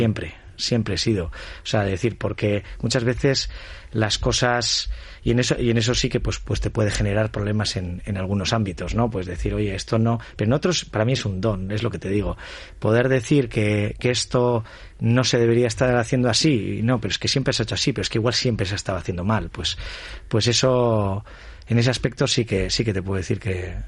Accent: Algorta, Basque Country, Spain; yo estudié en Le Castola de mi pueblo, en San Nicolás y Castola, en Algorta.

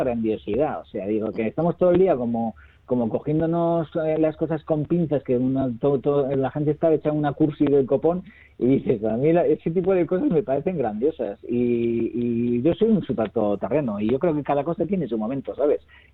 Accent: Hondarribia, Basque Country, Spain; yo soy de Hondarribi y aquí tenemos dos pastelerías muy buenas

